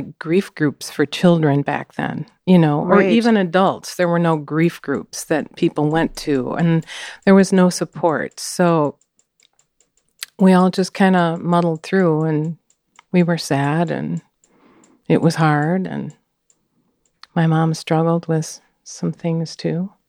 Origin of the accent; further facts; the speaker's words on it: Edina, Minnesota, United States; Well, let's see. I grew up here in Minnesota.